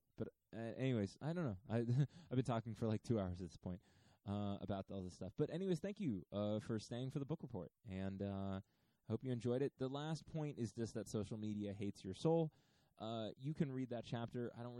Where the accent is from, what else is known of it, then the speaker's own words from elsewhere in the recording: Virginia, United States; recent female candidates that have won in my home state of Virginia